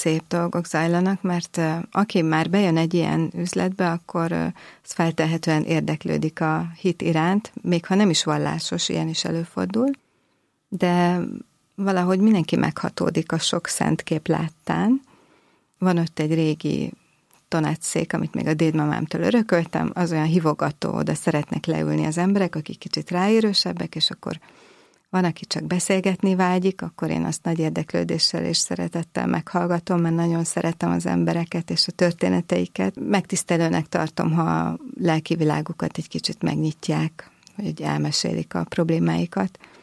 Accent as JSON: {"language": "Hungarian", "region": "Budapest", "country": "Hungary", "tie": "born or raised there", "said": "A Mátyás templom egy csodálatos hely, én egyébként a várban nőttem föl"}